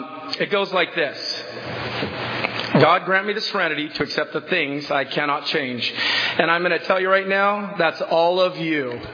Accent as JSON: {"language": "English", "region": "Hawaii", "country": "United States", "tie": "born or raised there", "also_born_or_lived": "Oregon / Washington", "said": "I was born in Hawaii. Aloha. And I was a surfer boy. I lived in Hawaii for many years."}